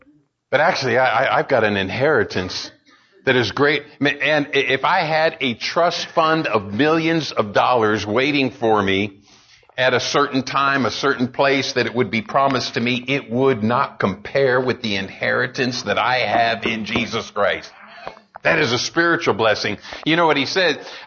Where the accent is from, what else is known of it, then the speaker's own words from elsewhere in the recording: Arizona, United States; now in Texas, United States; I never grew up with daylight savings time. I grew up in Arizona. And so I never had to mess with it.